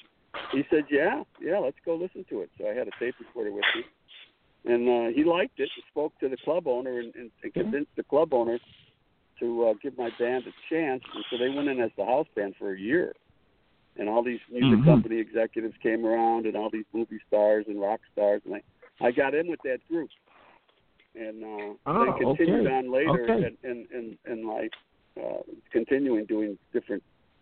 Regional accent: Buffalo, New York, United States; born there; Well, I was born in Buffalo, New York, and I got my start booking bands in college.

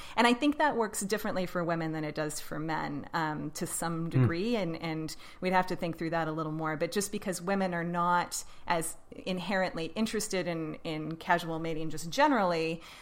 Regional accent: Alaska, United States; I grew up in Alaska, which was very cold

